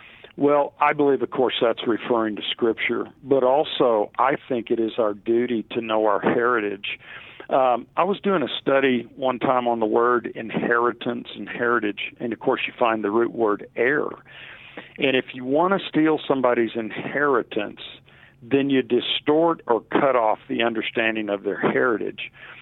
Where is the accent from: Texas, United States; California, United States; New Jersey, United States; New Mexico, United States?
Texas, United States; I grew up in West Texas, and we prayed every day in school back then, pledged allegiance, and read from the Bible in a large public school.